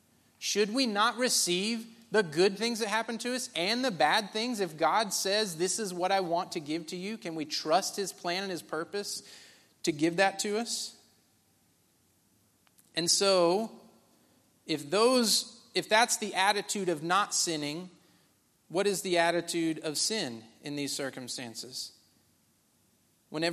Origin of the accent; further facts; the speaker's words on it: United States; born there; because I was born in America and that's the normal thing?